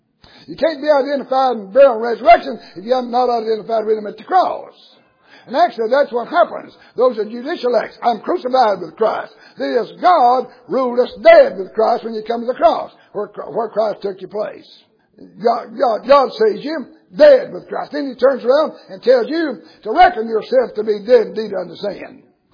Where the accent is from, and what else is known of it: the South, United States; born or raised there